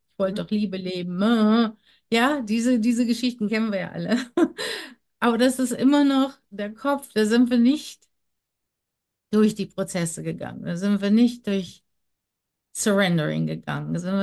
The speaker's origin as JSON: {"language": "German", "country": "Germany", "tie": "born or raised there", "said": "Ich bin auch im Wald groß geworden, in Deutschland ja groß geworden."}